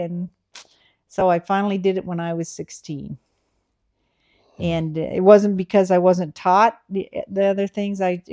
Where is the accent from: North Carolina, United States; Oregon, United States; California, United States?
Oregon, United States; Siletz; I grew up in Siletz, Oregon, a small town. Only 1,000 people in the town, and we lived about a mile out of town in the countryside.